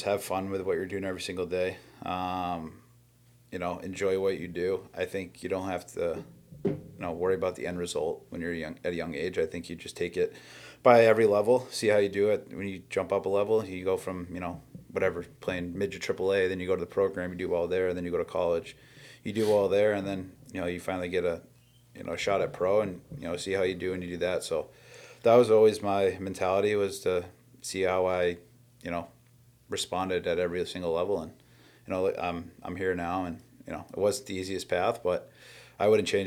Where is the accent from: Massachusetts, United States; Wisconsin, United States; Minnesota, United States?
Massachusetts, United States; Boston; Like, Troops from Michigan, and I'm from Boston area, so it's like.